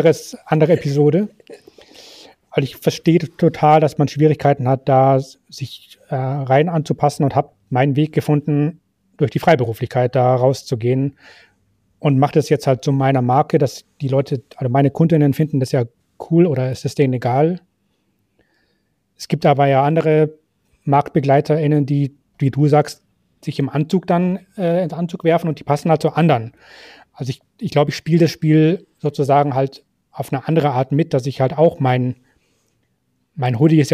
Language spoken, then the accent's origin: German; Bavaria, Germany; ich komme aus Bayern, habe da eine Ausbildung gemacht